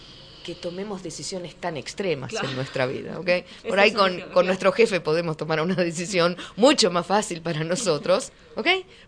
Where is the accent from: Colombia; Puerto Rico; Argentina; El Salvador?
Argentina; Sigo siendo argentina, después de todo.